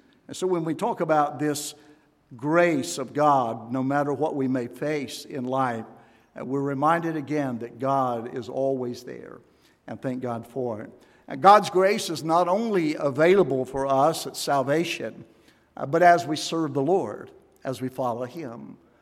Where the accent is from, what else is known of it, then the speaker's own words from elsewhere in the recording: West Virginia, United States; And we are from West Virginia. I want you to know that.